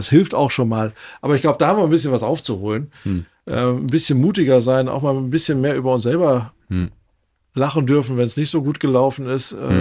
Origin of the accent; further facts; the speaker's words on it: North Rhine-Westphalia, Germany; born there; Als gebürtiger Ostwestfale weiß ich da sehr genau, worüber ich rede.